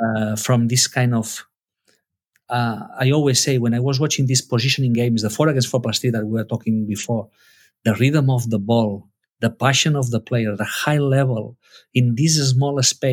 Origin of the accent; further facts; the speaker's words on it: Barcelona, Catalonia, Spain; first, I was a man from Barcelona who was trying to put my ideas in another country.